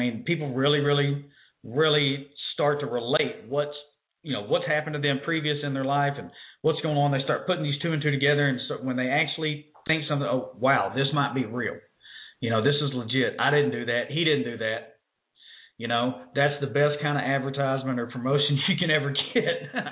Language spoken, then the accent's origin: English; Lubbock, Texas, United States; You know, I remember a time back in my hometown of Lubbock, Texas.